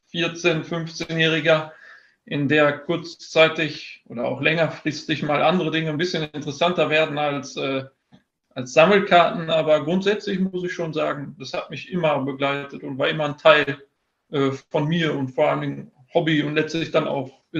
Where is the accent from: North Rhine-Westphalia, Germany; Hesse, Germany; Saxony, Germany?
North Rhine-Westphalia, Germany; Dortmund; ich bin mittlerweile schon 37, und ich komme aus der Nähe von Dortmund